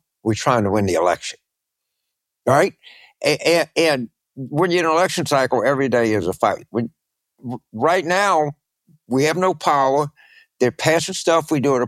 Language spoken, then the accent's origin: English; Shreveport, Louisiana, United States; I'm very from Shreveport in East Texas.